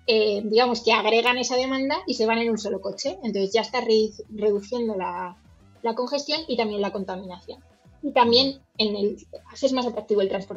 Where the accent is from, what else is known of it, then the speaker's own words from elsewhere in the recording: Madrid, Community of Madrid, Spain; Aquí en Madrid, yo soy de Madrid